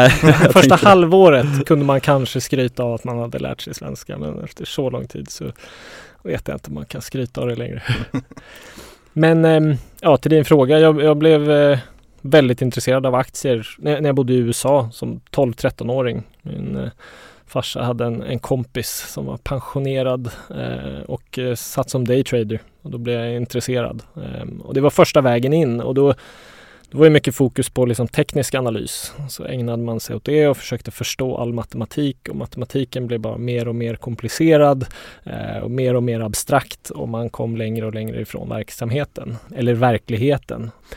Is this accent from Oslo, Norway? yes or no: yes; Oslo, Norway; Swedish is a second language; now in Sweden; född och uppvuxen i Oslo. Så jag är norrman.